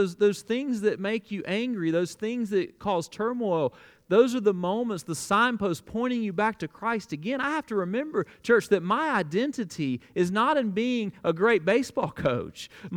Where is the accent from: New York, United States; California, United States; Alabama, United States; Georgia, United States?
Alabama, United States; I grew up in the Bible Belt, and I know this is hard for you to believe, but the Bible Belt of South Alabama is even more of a Bible Belt than Kentucky. I grew up with familiarity around the Christian life.